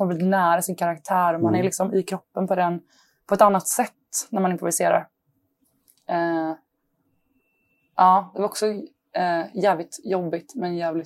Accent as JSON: {"language": "Swedish", "region": "Västra Götaland County", "country": "Sweden", "tie": "born or raised there", "said": "Jag har kompisar där jag växte upp, en liten stad utanför Göteborg"}